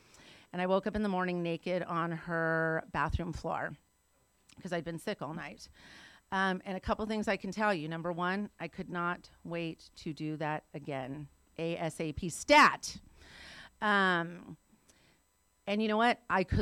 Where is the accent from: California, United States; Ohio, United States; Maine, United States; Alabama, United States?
California, United States; Oxnard; So I was raised in Oxnard, California, which is in Ventura County.